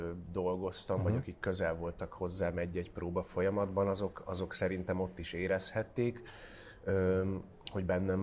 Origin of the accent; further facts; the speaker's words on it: Vienna, Austria; born there; Bécsett az én szülővárosomban.